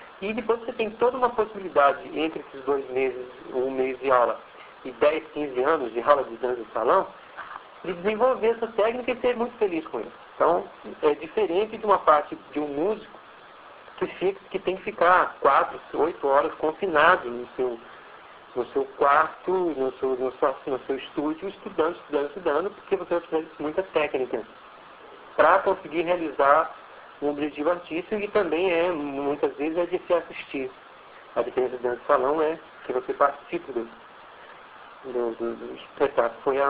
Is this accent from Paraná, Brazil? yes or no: no; Campinas, São Paulo, Brazil; moved away as an adult; now in Rio de Janeiro, Brazil; Sou de Campinas. Natural de Campinas, vim para... No meu primeiro disco, eu mudei para São Paulo, em 82. Aí voltei a Campinas e em 86 eu entrei definitivamente para cá